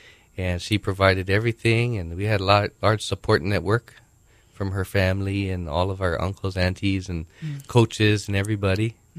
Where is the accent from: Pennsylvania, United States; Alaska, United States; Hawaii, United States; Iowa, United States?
Hawaii, United States; Aina Haina; I grew up in Ainahaina Valley. And we went to Ainahaina Elementary School, my brothers and I.